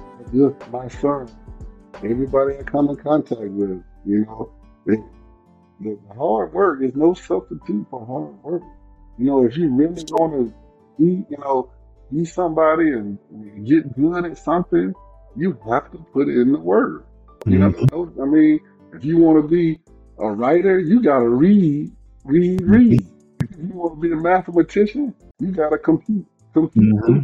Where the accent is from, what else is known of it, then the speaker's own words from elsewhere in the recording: Decatur, Georgia, United States; Well, I grew up in Atlanta, Georgia. I moved here when I was six. Decatur, Georgia.